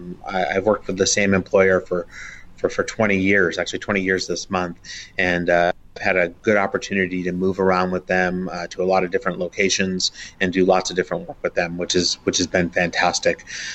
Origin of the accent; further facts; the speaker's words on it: Connecticut, United States; moved away as an adult; now in California, United States; I grew up not here in California, where the weather is perfect, but on the East Coast in Connecticut.